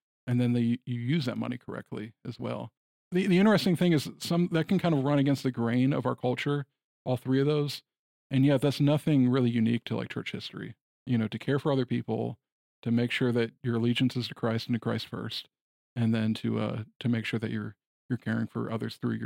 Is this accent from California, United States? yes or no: no; Michigan, United States; where I grew up in Michigan and maybe here, that wasn't as much of a danger as I've seen maybe in the American South